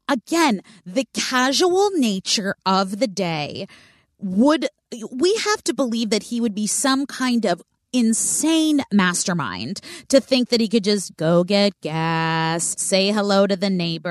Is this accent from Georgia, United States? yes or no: no; Oakland, California, United States; Now, I grew up in Oakland and there are pockets of Oakland that are, you know, very affluent and parts that have a very, you know, high crime rate.